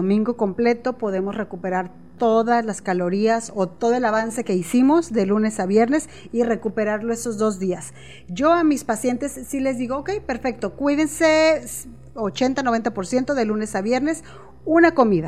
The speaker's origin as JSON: {"language": "Spanish", "country": "Mexico", "said": "somos mexicanos, comemos tortillas, comemos frijoles, totopos."}